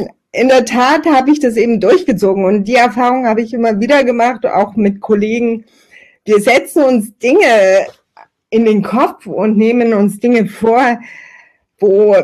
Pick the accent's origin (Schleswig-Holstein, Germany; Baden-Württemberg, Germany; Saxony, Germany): Saxony, Germany; Meerane; Ich bin in Merane geboren, das liegt quasi in Italien, tatsächlich aber in Sachsen bei Chemnitz und Zwickau. Ich habe dort eine sehr, sehr schöne Kindheit verbracht